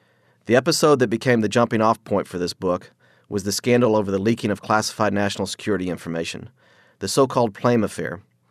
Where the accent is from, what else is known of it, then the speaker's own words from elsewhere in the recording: Austin, Texas, United States; I was born and reared in Austin, Texas, where it is located, and earned an undergraduate degree from the university.